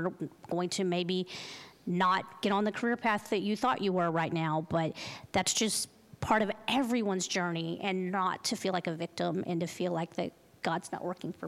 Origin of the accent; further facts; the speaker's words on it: Texas, United States; now in Los Angeles, United States; And to say, oh, I'm a proud Christian and I'm a Texan, that can scare people here in LA, you know.